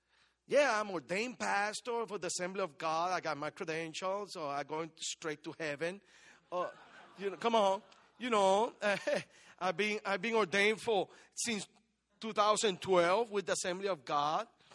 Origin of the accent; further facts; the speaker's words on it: Puerto Rico; I'm from Puerto Rico